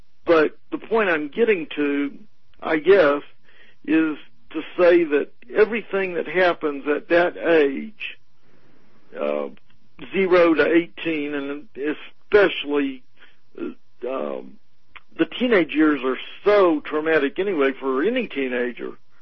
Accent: the South, United States; I grew up in the South, and when I was a young child, very young, similar things happened

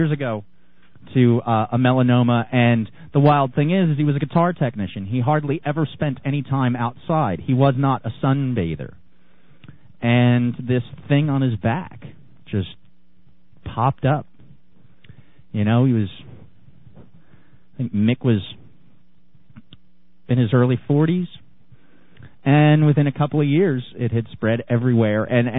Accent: Germany; also born or lived in Los Angeles, United States; now in Australia; You know, I come from Germany via LA to here

